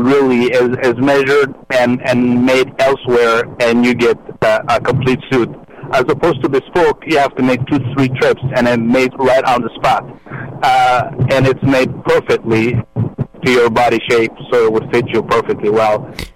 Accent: Afghanistan; moved away; So when I came to this country from Afghanistan about 20 years ago or so

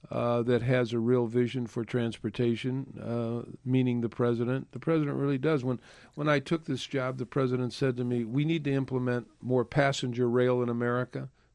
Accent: Peoria, Illinois, United States; I remember growing up in my hometown of Peoria and riding the streetcar to downtown Peoria.

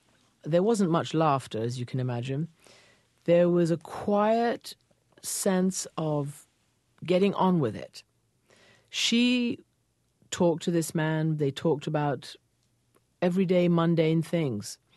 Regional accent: Iran; My mom's English. My father's Iranian. I grew up in Iran. And I grew up throughout my childhood and adolescence. And when I was 20 years old, there was a revolution

